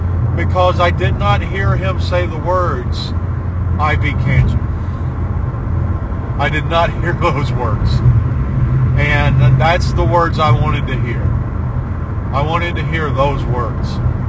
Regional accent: Virginia, United States; I have built snowmen in my life. I grew up in Virginia, and I've had times of snow and everything

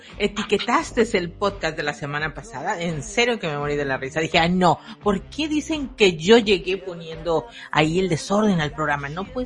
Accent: Mexico; yo soy mexicana

